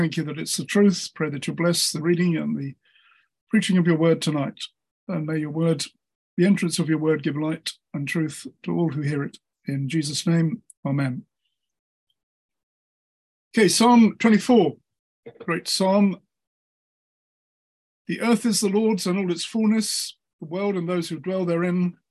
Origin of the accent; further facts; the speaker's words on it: London, United Kingdom; If you don't know me … from North London, work in Bridge Christian Fellowship in Golders Green